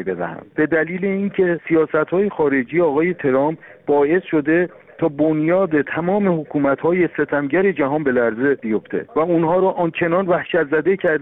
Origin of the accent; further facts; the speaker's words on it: Iran; من به عنوان یک ایرانی